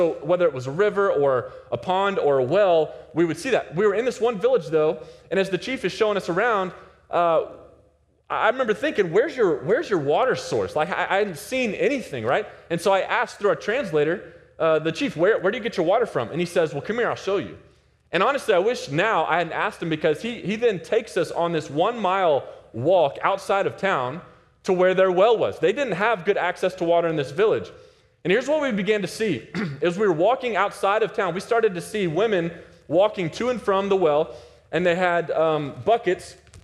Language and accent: English; Dallas, Texas, United States; People, I'm from Texas. Texas is hot and humid. This 75 degree weather, that's like November for us in Dallas.